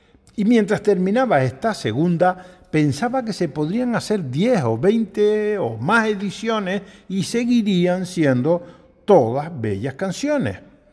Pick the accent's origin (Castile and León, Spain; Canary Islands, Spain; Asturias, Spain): Canary Islands, Spain; en defender que no se pierda nuestro dialecto canario.